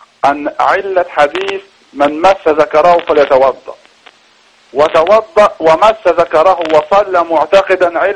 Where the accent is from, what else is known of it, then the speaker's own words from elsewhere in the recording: Upper Egypt, Egypt; أنا من الصعيد